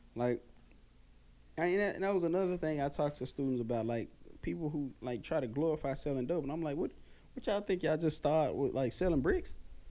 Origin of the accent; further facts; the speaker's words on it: Raleigh, North Carolina, United States; especially like in Raleigh, man, like all the cats I grew up with in Raleigh